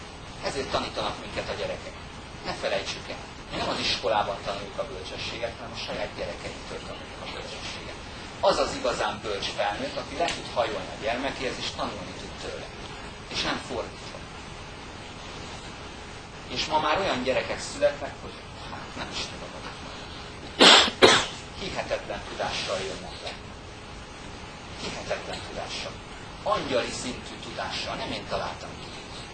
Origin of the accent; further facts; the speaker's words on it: Hungary; Idegen szóval raster háló, de mi magyarok vagyunk